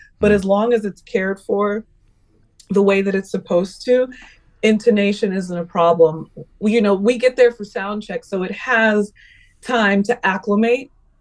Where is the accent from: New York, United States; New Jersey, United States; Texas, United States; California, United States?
New York, United States; And I'm from New York, so I'm like a hip hop baby.